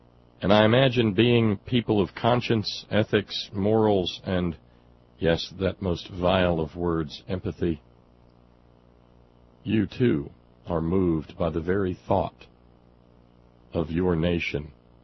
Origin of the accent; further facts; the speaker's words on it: Appalachia, United States; people in this country deemed not quite human enough for the full protection of the law, insofar as I'm an Appalachian person.